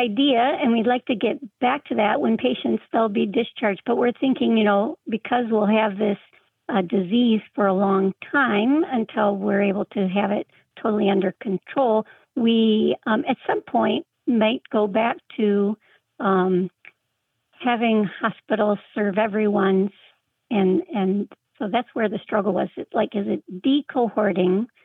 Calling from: Traverse City, Michigan, United States; Hi, Martha. Hi, Grant. … I'm calling from Traverse City, Michigan.

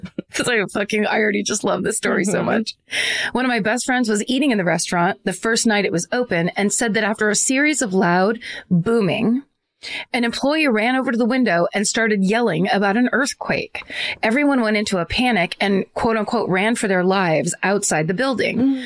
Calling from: Meridian, Mississippi, United States; I'm going to go with I'm from Meridian, Mississippi.

